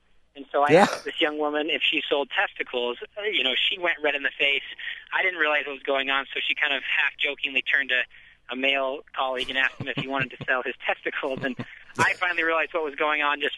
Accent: United States; and being an American, you know, the most common things we eat are just chicken eggs

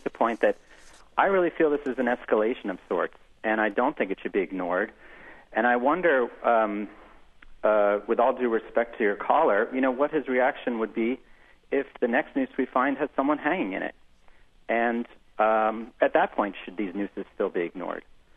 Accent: United States; now in Germany; I wanted to make the point that I am calling from Germany. I'm an American, but living here in Germany.

